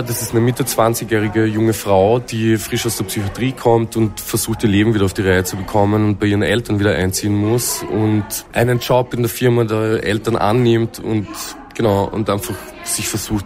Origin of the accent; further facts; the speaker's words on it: Graz, Styria, Austria; also born or lived in Vienna; ich bin sehr, sehr gern aufgewachsen in Graz und ich bin auch in der Pandemie wieder hergezogen, das erste Mal nach 10 Jahren, 15 Jahren Wien und herumstreunen in der Welt, bin ich 2021 in der Pandemie wieder hierher zurückgezogen